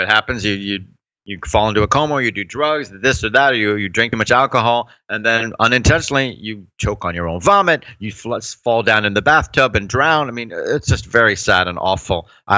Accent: Jupiter, Florida, United States; Dinner Theater in Jupiter, Florida, which is dinner theater, a horrific idea in general, right in my hometown, right near me where I lived in South Florida.

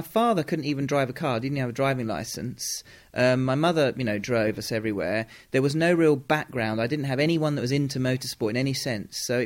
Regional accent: Mallorca, Balearic Islands, Spain; I was brought up in Mallorca in Spain, initially Spanish system, and then switched.

